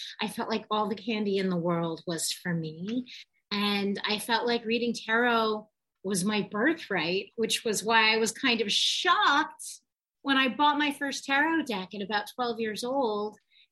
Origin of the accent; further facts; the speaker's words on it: New York, United States; born there; now in Manhattan, United States; No, I was born in the Adirondacks in upstate New York, but I had this crazy hippie mother who literally brought me around the country. I lived in 27 different homes before I moved here, actually to this building in 1988 in Manhattan.